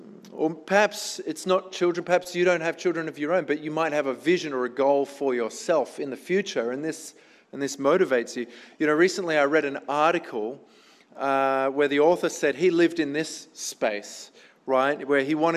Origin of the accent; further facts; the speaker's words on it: Sydney, New South Wales, Australia; I grew up in Sydney, which is the hotbed of funnel web spiders.